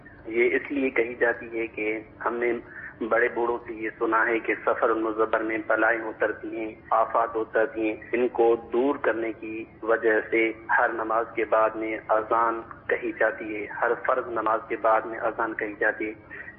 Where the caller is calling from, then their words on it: Mehar, Sindh, Pakistan; میں ڈسٹرکٹ دادو تحصیل میہر سے عرض کر رہا ہوں.